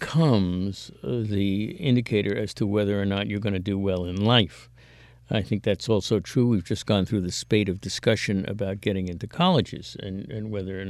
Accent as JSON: {"language": "English", "region": "New York", "country": "United States", "tie": "born or raised there", "said": "A lot of the wealthy kids I grew up with on the West Side, their parents had a lot of money, but they went to science in Stuyvesant."}